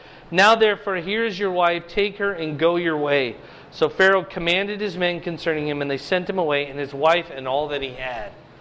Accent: Fort Dodge, Iowa, United States; but I grew up in Iowa, so like I was in Fort Dodge, and my older brother and I would work up at Clear Lake up near Mason City

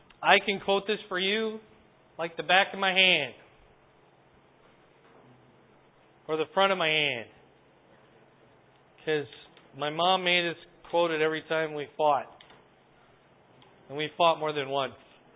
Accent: Wisconsin, United States; I'm from Wisconsin. We have a different alphabet.

